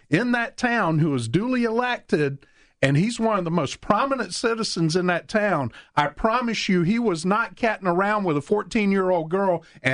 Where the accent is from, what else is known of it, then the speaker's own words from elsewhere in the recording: Georgia, United States; I grew up in Bible Belt small town Georgia in the 1970s, which, trust me, is no different than Bible Belt Alabama in the 1970s.